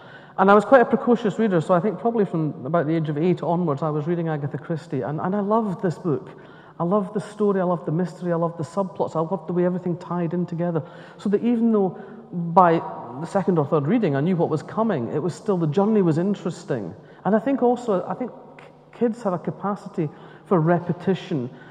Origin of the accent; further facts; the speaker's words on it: Scotland, United Kingdom; I grew up in Scotland, on the east coast of Scotland, in a very working class family. My grandfathers were both miners, my dad worked in the shipyard